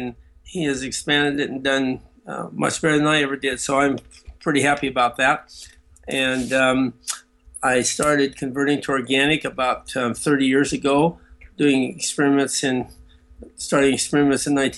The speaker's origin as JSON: {"language": "English", "town": "Big Sandy", "region": "Montana", "country": "United States", "tie": "born or raised there", "said": "Well, I was raised here in Big Sandy on the 2,400 acre wheat and cattle ranch that my grandfather started in 1920."}